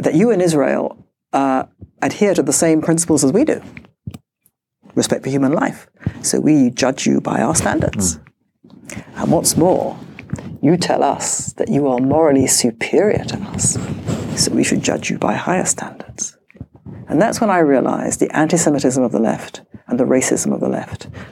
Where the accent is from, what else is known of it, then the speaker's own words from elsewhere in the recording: United Kingdom; I thought, as a British Jew, I was, you know, it was great, it was fine, it had nothing to do with me.